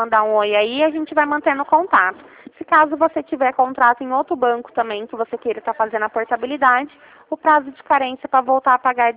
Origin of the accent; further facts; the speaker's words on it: Ribeirão Preto, São Paulo, Brazil; Eu sou de Ribeirão Preto